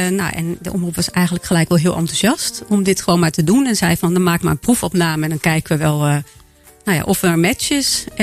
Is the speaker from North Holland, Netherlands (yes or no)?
no; IJsselstein, Utrecht, Netherlands; born there; We zijn allebei geboren in IJsselstein, weg geweest. Maar ook weer teruggekomen.